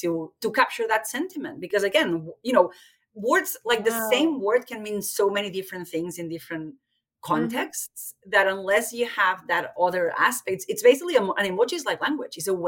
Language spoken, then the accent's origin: English; Barcelona, Catalonia, Spain; I'm from Barcelona